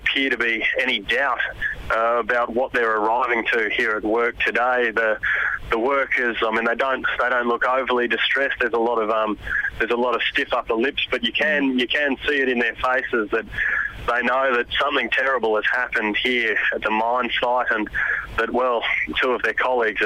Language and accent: English; Sydney, New South Wales, Australia; I mean, admittedly, I'm from Sydney, but yeah, I understand towns like this.